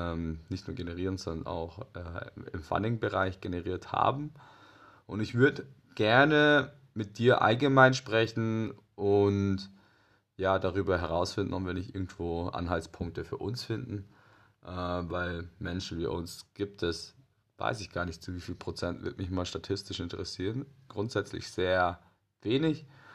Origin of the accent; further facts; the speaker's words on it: Germany; born there; aber aktuell bin ich zwar in Deutschland geboren, aber war immer mit dem vietnamesischen Pass versehen, also heißt bedingt der Entwicklung in meiner Familie durch den Vietnamkrieg